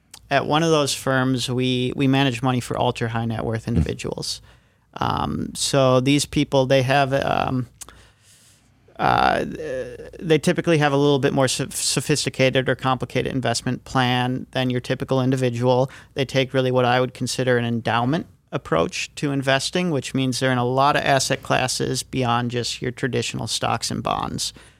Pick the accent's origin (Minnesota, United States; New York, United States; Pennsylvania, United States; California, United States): Minnesota, United States; Rochester; Yeah, so I grew up in Rochester, Minnesota, graduated Century High School.